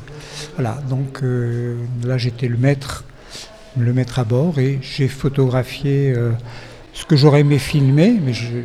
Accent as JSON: {"language": "French", "region": "Centre-Val de Loire", "country": "France", "moved": "yes", "said": "Moi, je viens du Loiret, de la campagne, et puis je suis monté à Paris faire du cinéma"}